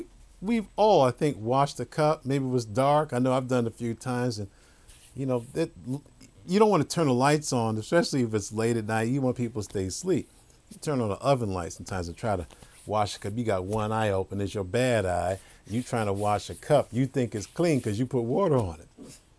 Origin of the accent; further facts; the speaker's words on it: New York, United States; Now, I've seen Jews in my day. I grew up in New York.